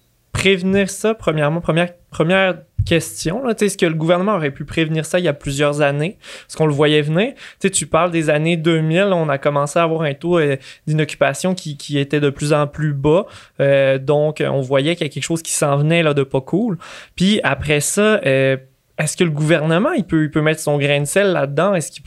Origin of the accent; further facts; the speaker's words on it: Saguenay, Quebec, Canada; Tu sais, moi je viens du Saguenay.